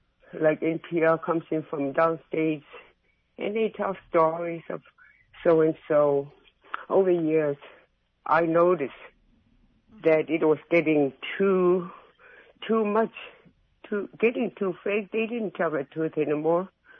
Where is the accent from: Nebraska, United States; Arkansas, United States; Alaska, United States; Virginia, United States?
Alaska, United States; I'm an Alaskan. I was born in Alaska all my life, 70 years old